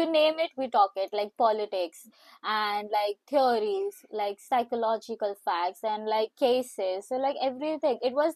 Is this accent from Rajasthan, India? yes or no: no; Mumbai, Maharashtra, India; moved away as an adult; now in London, United Kingdom; I am born and brought up in Mumbai itself, and I came to London for my master's, and yeah, I plan to be here at a long for a long term.